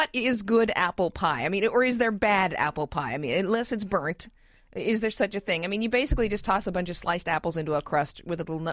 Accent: Detroit, Michigan, United States; now in New Jersey, United States; I came from Detroit, of course, where they have a ton of orchards everywhere. And now where I'm in New Jersey, and there's tons of orchards here.

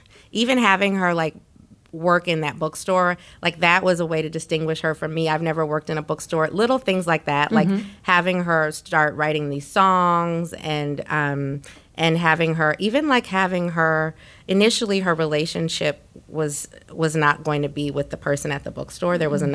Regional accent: New Orleans, Louisiana, United States; And also, I'm from New Orleans. This is my first time not writing about New Orleans, actually.

